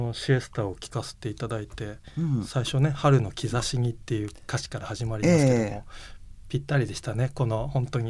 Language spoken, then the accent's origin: Japanese; Wakayama, Japan; 僕も関西人なんで、もう和歌山に帰るとテレビつけたら鷹人さんが出て ねこう喋ってるので、